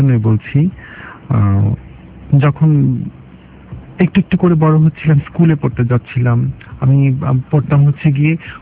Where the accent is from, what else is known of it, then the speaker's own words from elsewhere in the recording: Dhaka, Dhaka Division, Bangladesh; আমার ছেলেবেলা কেটেছে পুরান ঢাকার মিলবারেক এলাকায়।